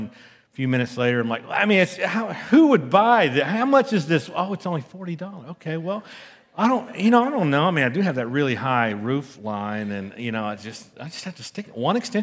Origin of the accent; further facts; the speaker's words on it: Texas, United States; because I'm from Texas, I grew up near Houston